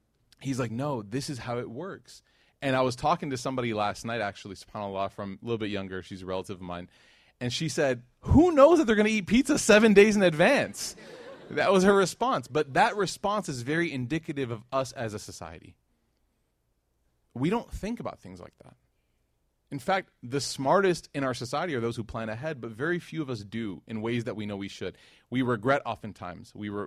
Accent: Chicago, Illinois, United States; also born or lived in Knoxville; now in Dallas, United States; born and raised in Chicago, fourth holiest city in the world.

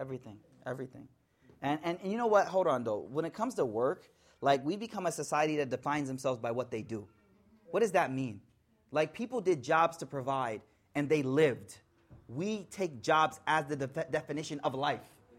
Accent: United States; So for me as American, I think it was a little easier.

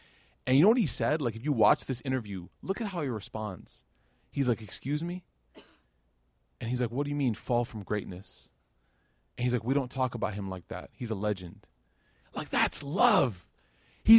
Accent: Chicago, Illinois, United States; I'm from Chicago. Okay, we have deep, deep love of Michael Jordan.

